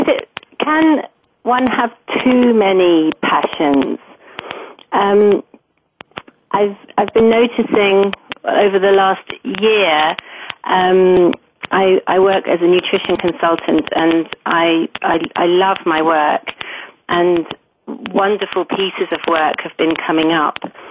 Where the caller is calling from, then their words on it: Oxford, South East England, United Kingdom; I'm calling from Oxford in England.